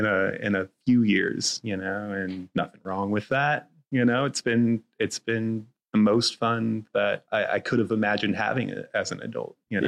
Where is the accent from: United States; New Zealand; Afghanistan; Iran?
United States; Alaska; I grew up in Alaska. I'd gone everywhere that has a road, you know